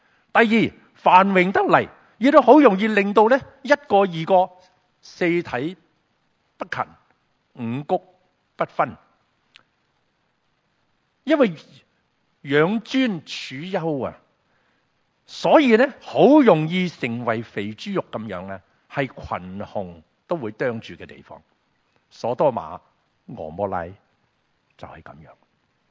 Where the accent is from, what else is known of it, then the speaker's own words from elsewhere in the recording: China; 我都是大陆出来的。是什么这样？跟着他就说、你是怎么出来的？那我说我偷渡出来的。